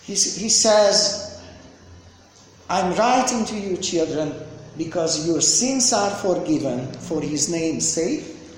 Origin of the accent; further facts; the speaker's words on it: Romania; So that's why I came from Romania, because the churches there are dependable on your church here